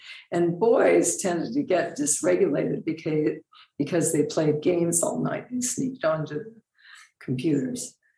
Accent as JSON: {"language": "English", "country": "United States", "tie": "born or raised there", "said": "so different from certainly how I grew up sleeping in the United States"}